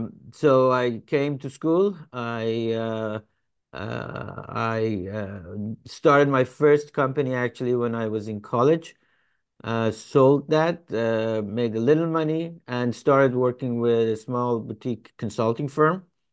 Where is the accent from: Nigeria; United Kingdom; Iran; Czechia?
Iran; English is a second language; now in United States; So I'm an immigrant in United States, and I came from the Middle East. I came from Iran good bit ago.